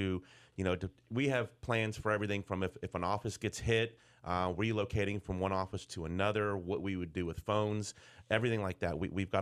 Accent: Tampa, Florida, United States; And I grew up in Tampa. I'm originally from Tampa. Spent lots of time in the Hillsborough, Pinellas area.

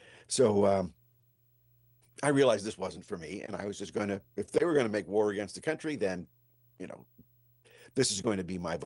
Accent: New Hampshire, United States; Well, they were building a nuclear power plant in my home state of New Hampshire.

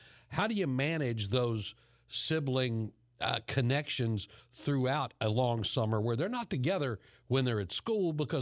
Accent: West Virginia, United States; I'm originally from West Virginia. I go back to the home state a couple of times a year to see family and friends.

